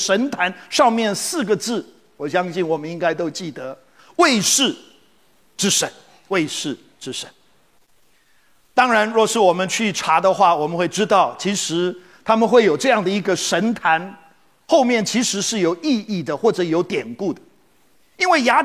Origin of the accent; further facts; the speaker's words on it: Taiwan; 我们台湾话说大背哈